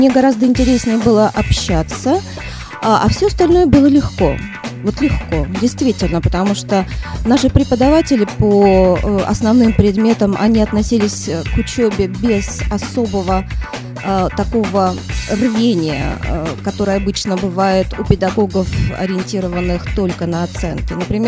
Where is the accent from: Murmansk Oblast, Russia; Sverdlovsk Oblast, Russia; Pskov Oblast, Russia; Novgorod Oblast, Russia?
Murmansk Oblast, Russia; born there; Я родилась в Мурманской области, хотя мои родители отсюда.